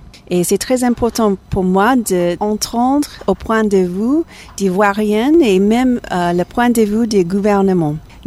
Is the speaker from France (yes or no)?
no; United States; French is a second language; Même je suis américaine, aux États-Unis, c'est nécessaire d'avoir la migration.